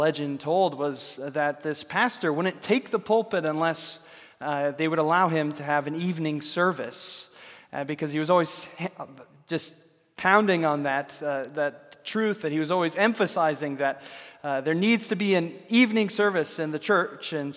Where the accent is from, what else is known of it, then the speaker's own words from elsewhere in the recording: Lewiston, United States; also born or lived in Texas; In my hometown of Lewiston, we would hear stories about famous people moving into the area